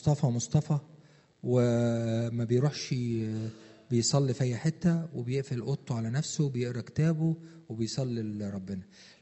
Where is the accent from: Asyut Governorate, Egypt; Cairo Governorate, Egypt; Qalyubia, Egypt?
Asyut Governorate, Egypt; Asyut; انا من اسيوط وانا مواليد 64